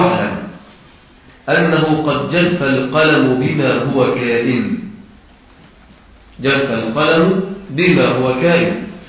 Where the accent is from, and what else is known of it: Egypt